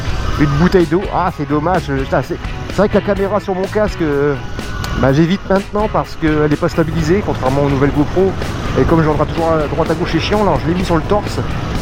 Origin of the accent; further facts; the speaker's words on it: Hauts-de-France, France; Et quand t'es passionné et puis on voit que je viens de Picardie.